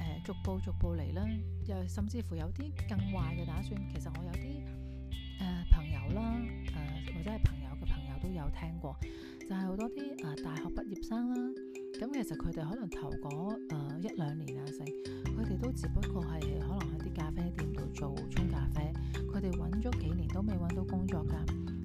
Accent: Hong Kong; 其实我们香港人都会有句啦，鱼不过头不肥啦

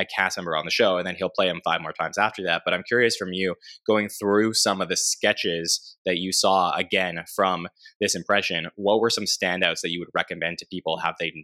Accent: Canada; So I'm Canadian, so we don't have Chi-Chi's up in Canada.

